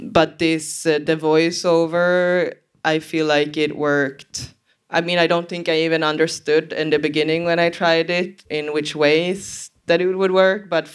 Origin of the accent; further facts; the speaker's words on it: Sweden; since I'm from Sweden